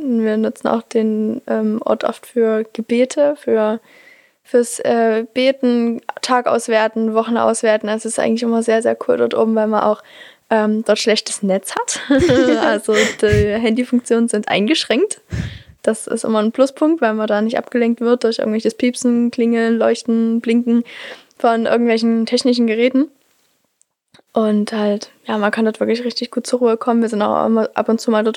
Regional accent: Bernsdorf, Saxony, Germany; Das ist ein Berg, der ist bei uns in Bernsdorf, grenzt ein bisschen an Gersdorf ran.

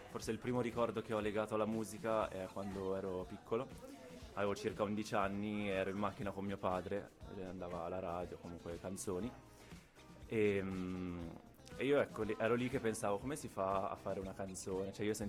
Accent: Milan, Lombardy, Italy; vengo da Milano, ho 28 anni

